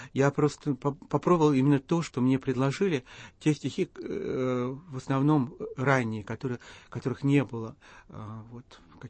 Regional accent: Perlovka, Moscow Oblast, Russia; Я из Перловки. Это почти Мытищи. Вот. И по тем временам это был, ну, довольно глухой такой пригород, который тяготел не столько к Москве, сколько к другим таким пригородным маленьким городкам, типа Болшева, Фрязино и так далее.

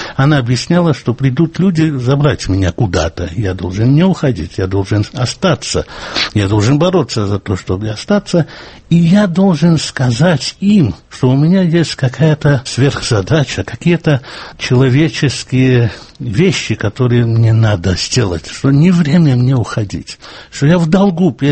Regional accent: Georgia; Мы люди устной культуры, мы люди, которые воспитывались на грузинских застольях, и я совершенно грузин в этом плане.

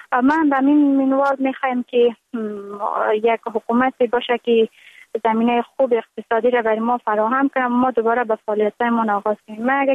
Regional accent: Afghanistan; اما موقعی که طالبان آمدن ولایت ما را گرفتن، تقریبا در مدت یک چند روزی در اطراف شهر جنگ بود.

